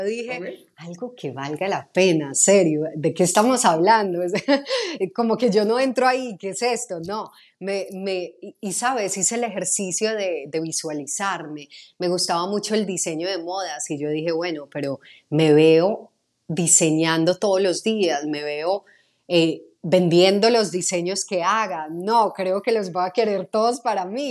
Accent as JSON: {"language": "Spanish", "town": "Medellín", "region": "Antioquia", "country": "Colombia", "accent": "Medellín", "said": "empecé a neutralizar mi acento de Medellín, que es bastante fuerte"}